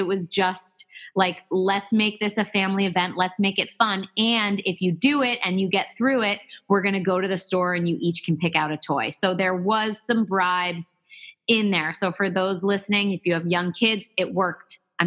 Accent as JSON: {"language": "English", "town": "Boston", "region": "Massachusetts", "country": "United States", "tie": "born or raised there", "said": "I grew up right outside of Boston and I fell in love with the gym."}